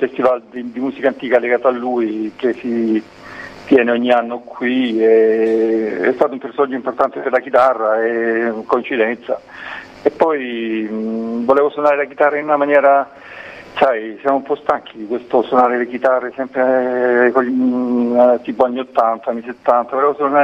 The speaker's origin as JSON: {"language": "Italian", "region": "Apulia", "country": "Italy", "said": "noi siamo di stirpe greca, essendo salentini"}